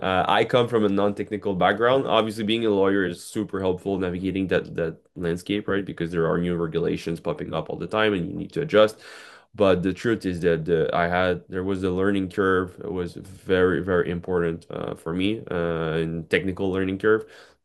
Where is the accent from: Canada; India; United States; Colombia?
Canada; Quebec; I'm a lawyer from Quebec